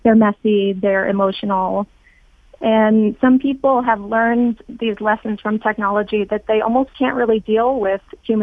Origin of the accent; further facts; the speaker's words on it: California, United States; now in San Francisco, United States; I live in San Francisco. I grew up in Silicon Valley. I worked in tech before I started writing.